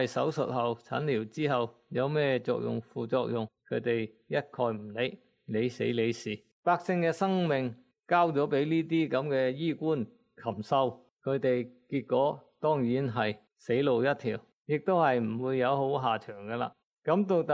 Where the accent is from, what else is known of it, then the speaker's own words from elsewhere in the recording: Guangdong, China; 咁我哋广东人都好普遍知道呢啲就叫吸毒。